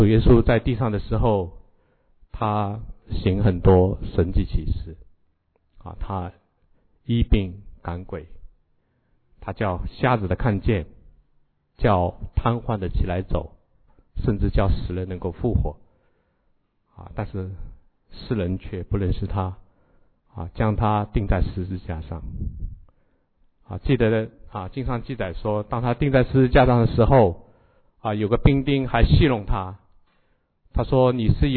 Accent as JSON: {"language": "Chinese", "country": "China", "said": "哦，我们从中国来，我们记得哈"}